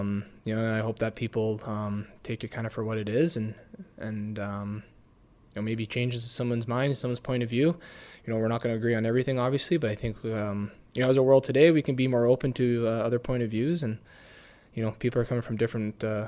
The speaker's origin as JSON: {"language": "English", "town": "London", "region": "Ontario", "country": "Canada", "said": "he's from Waterloo, I'm from London. So we're joking that we're from the same minor hockey league."}